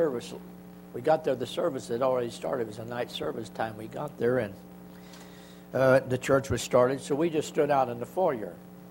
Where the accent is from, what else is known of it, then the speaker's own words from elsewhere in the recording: Ireland; And, of course, I'm Irish, and you know what goes with that.